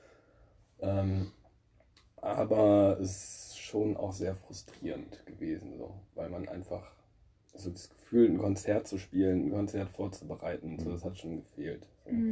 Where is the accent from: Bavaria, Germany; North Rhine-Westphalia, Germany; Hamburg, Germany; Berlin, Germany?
North Rhine-Westphalia, Germany; Jüchen; Also ich bin in Jüchen aufgewachsen, das ist so ein kleines Dorf, 20 Minuten von Mönchengladbach. Und habe auch ein paar Jahre in Gladbach gewohnt